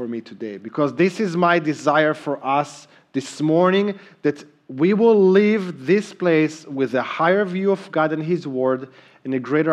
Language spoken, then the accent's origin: English; Israel; Those of you that know me know I'm from Israel